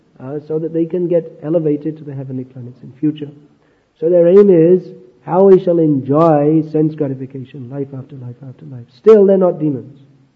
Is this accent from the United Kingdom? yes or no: yes; England, United Kingdom; I never learned his name, it's difficult. I'm English, I can't say these names very well.